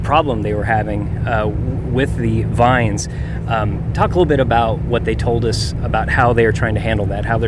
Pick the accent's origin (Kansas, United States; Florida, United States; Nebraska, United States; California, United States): Nebraska, United States; Lexington; from Lexington, Nebraska